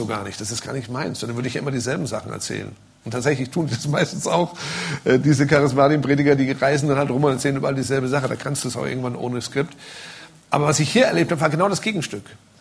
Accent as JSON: {"language": "German", "town": "Limburg", "region": "Hesse", "country": "Germany", "said": "ich komme ja aus Limburg, das ist die erste Rolltreppe, die ich in meinem Leben gesehen habe."}